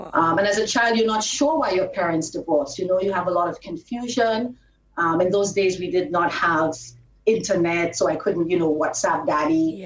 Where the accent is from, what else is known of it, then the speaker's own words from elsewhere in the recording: St. Lucia; born there; Yes, I am St. Lucian by birth. My mom is from Port originally, and my dad is from Castries.